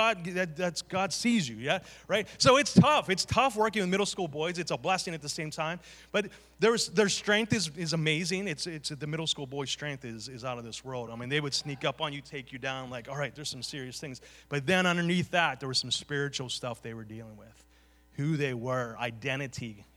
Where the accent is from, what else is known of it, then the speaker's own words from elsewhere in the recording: Beaver Falls, Pennsylvania, United States; I grew up in Beaver Falls. I understood some of it. Went to Geneva College.